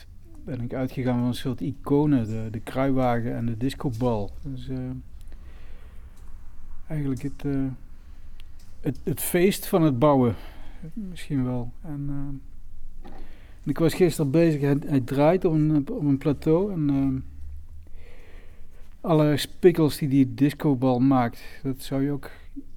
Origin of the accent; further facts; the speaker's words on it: Heerlen, Limburg, Netherlands; Ik kom uit Heerlen, ik ben een hele tijd weg geweest, of ik heb een hele tijd gependeld en ik ben nu alweer een tijdje terug.